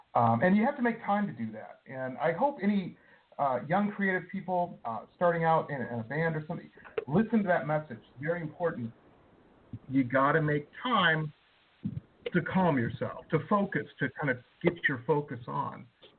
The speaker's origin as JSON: {"language": "English", "town": "Detroit", "region": "Michigan", "country": "United States", "said": "I'm originally from Detroit, so I'm consider myself an aficionado on soul."}